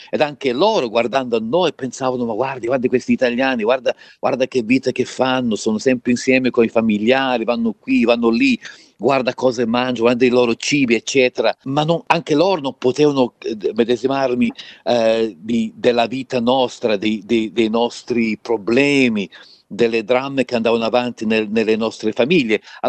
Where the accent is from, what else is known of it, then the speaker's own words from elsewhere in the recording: Melbourne, Victoria, Australia; sono nato e cresciuto a Melbourne, a Carlton.